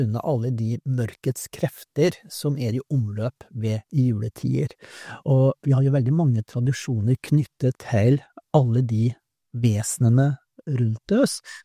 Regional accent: Eastern Norway, Norway; Og jeg må jo si som østlending

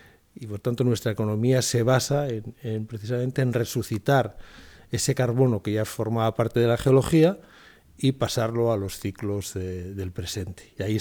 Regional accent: Infiesto, Asturias, Spain; born there; yo soy nacido en Infiesto

